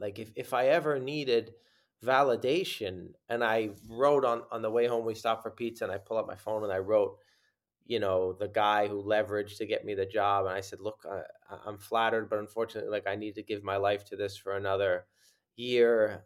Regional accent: New York, United States; I think that's one of the benefits of growing up in New York. That comes with a lot of the downsides of growing up in a big city

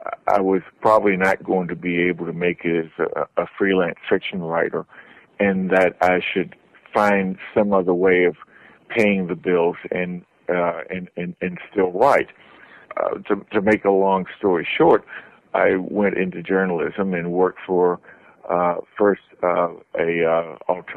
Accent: Tennessee, United States; I was a kind of growing up in Tennessee. I was a kind of at ground zero for that.

